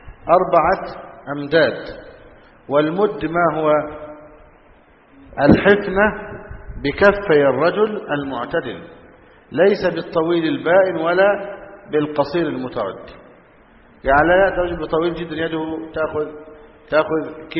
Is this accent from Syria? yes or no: no; Egypt; والفول هو الوجبة الأساسية عندنا في مصر، الفول والطعمية